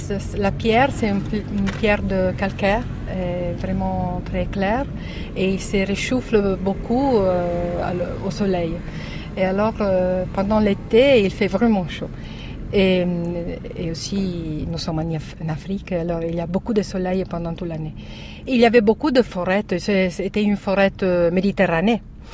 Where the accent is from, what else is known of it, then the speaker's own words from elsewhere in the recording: Rome, Lazio, Italy; Je suis de Rome, c'est une grande ville.